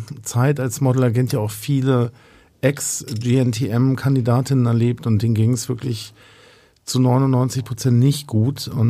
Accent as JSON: {"language": "German", "country": "Italy", "said": "Ja, so 14 Espresso am Tag gehen bei mir als Italiener runter."}